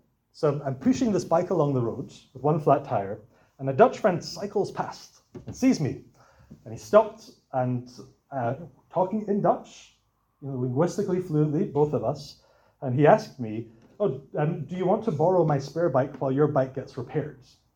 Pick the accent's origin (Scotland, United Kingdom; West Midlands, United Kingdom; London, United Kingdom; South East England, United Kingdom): Scotland, United Kingdom; because as a Scottish person, just to say yes would be really rude.